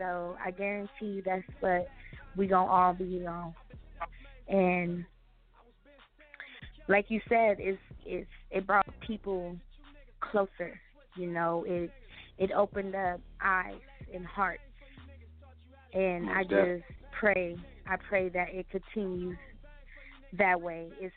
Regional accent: Watts, California, United States; also born or lived in Brooklyn, New York; So I'm from both coasts. I'm from Watts and I'm from Brooklyn. You know, my dad stayed in New York.

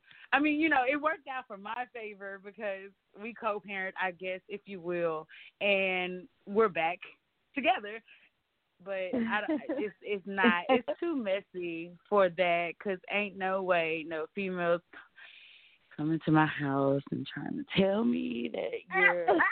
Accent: Louisiana, United States; I'm from Louisiana, but I had to pitch in for a second.

